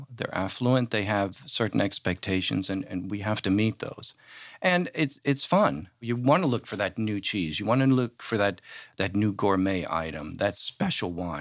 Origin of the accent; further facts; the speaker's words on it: New Orleans, Louisiana, United States; also born or lived in Vienna; Growing up in New Orleans, being born in Vienna, being around food, music, and alcohol.